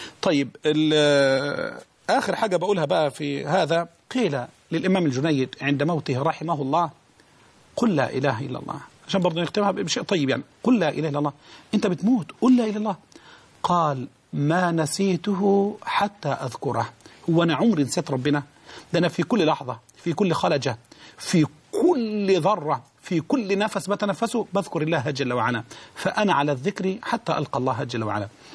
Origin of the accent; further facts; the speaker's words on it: Egypt; وأن يحفظ بلدنا مصر